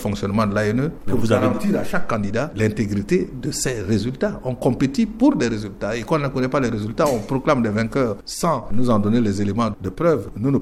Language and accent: French; Central African Republic; Ben, je suis centrafricain, je suis un responsable politique, je suis un citoyen et nous sommes des centrafricains, nous parlons la même langue de Sango